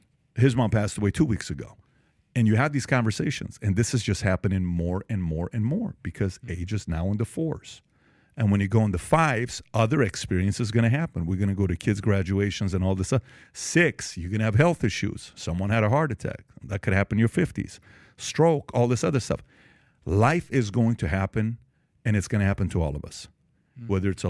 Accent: Iran; English is a second language; moved away; also born or lived in Germany; I'm half Assyrian, half Armenian, born and raised in Iran, lived at a refugee camp in Germany

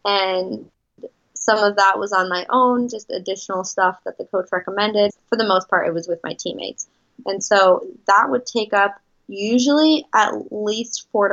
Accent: Midwest, United States; Growing up in the Midwest, I was very much of a homebody

